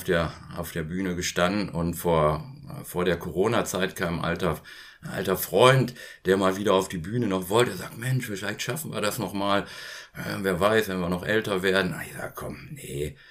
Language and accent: German; Herford, North Rhine-Westphalia, Germany; ich komme ja aus der Provinz hier in Ostwestfalen, in Herford, bin ich groß geworden, lebe ich immer noch.